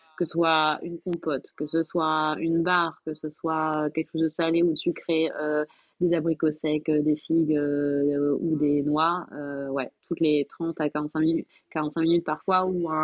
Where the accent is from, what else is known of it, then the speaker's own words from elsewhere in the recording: Hauts-de-France, France; Moi, je viens du Nord, alors du coup, la betterave, en plus, c'est super bien.